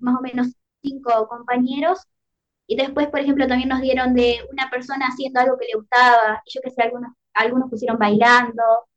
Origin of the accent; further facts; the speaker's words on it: Guichón, Paysandú, Uruguay; mi segundo año acá en el hogar estudiantil. Soy de Guichón, departamento de Paysandú, una ciudad a 90 kilómetros.